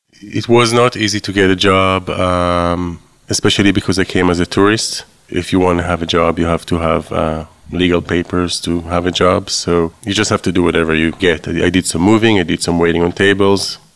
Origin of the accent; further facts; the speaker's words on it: Tel Aviv District, Israel; moved away as an adult; now in United States; I was born in 1972 in Israel, and I lived in the United States for 15 years. I came from the Tel Aviv area. It's by the beach. I grew up on the coast of the Mediterranean, which is a great thing to have.